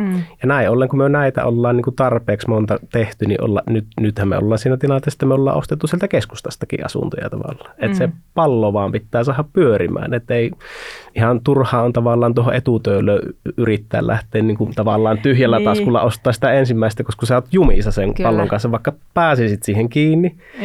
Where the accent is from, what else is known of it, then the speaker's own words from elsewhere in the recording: Kuopio, North Savo, Finland; me ollaan asuttu siellä Kuopiossa yli 20 vuotta molemmat ja ollaan sieltä kotoisin